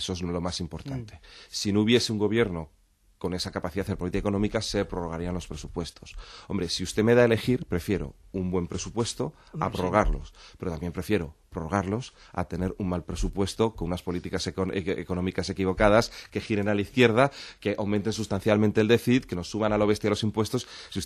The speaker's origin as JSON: {"language": "Spanish", "town": "Madrid", "region": "Community of Madrid", "country": "Spain", "said": "Yo ahora tengo el orgullo de ser diputado por Madrid, que es mi provincia. Además, yo soy del distrito de Chamartín."}